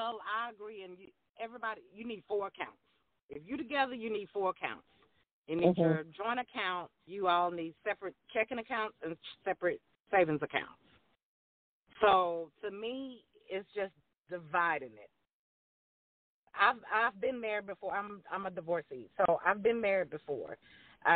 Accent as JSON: {"language": "English", "region": "Louisiana", "country": "United States", "said": "Like I said, I'm old school. I'm from Louisiana."}